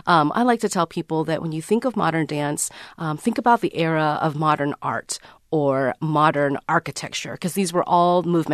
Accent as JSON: {"language": "English", "town": "Dallas", "region": "Texas", "country": "United States", "also_born_or_lived": "Pittsburgh", "lives_now": "Ohio, United States", "said": "I'm not from Ohio. I'm actually from Dallas and went to school in Pittsburgh."}